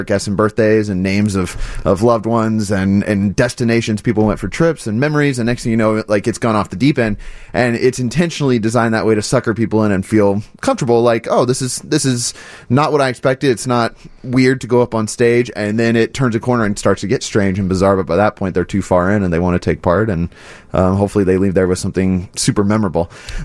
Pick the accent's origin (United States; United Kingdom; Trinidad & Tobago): United States; Kansas; You know, I'm from a small town in the Midwest. I'm from Kansas.